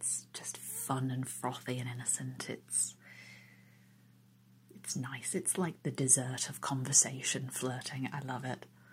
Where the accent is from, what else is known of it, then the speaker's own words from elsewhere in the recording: England, United Kingdom; Very, I think, boringly on my part, I'm English, and I like English accents on men